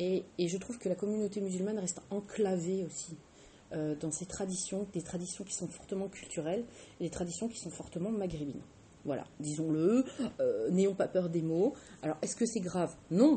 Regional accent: France; moi, je suis française, je suis convertie à l'islam

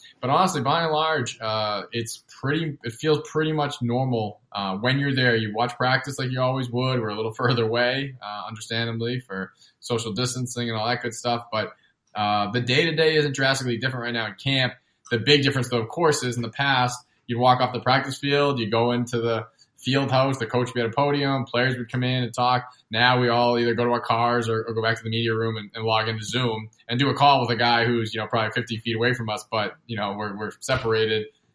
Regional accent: Boston, Massachusetts, United States; moved away as an adult; now in New York, United States; But basically, I'm from the Boston area. I graduated from UMass in 2006. I got my foot in the door at the Boston Herald and kind of worked my way up there. I was there for 6 years. Moved to New York in 2012

